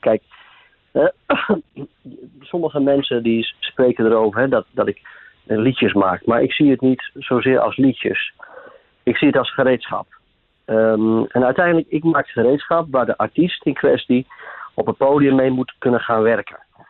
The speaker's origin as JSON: {"language": "Dutch", "region": "Drenthe", "country": "Netherlands", "said": "ik ben een echte Drent"}